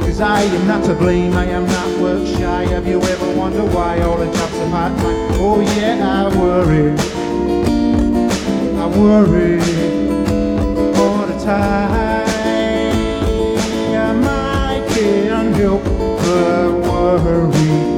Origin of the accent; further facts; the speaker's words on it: Wellingborough, East Midlands, United Kingdom; I'm from Wellingborough too, and I'll do a mix of covers and my own songs as well. This park is a local park to me. I used to live up in Queensway, then I lived on Priory Road, then I lived on Berrymore Road